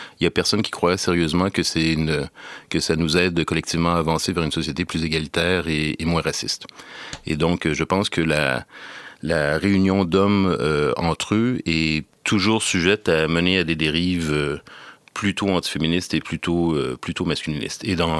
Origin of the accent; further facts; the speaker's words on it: Quebec, Canada; born there; j'ai de la citoyenneté française aussi, mais je suis né au Québec et je vis au Québec, même si je passe souvent en France.